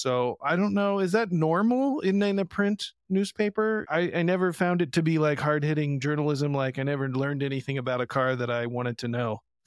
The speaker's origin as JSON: {"language": "English", "region": "Indiana", "country": "United States", "said": "I'm from Indiana."}